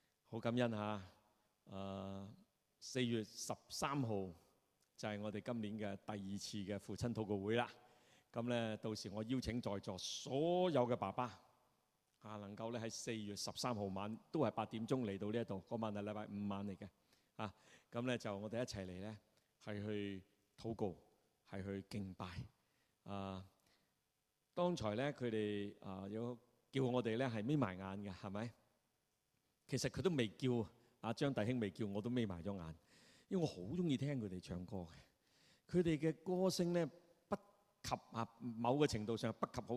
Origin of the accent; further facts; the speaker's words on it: China; 正如我们中国人的六月飞霜，就是一场的冤狱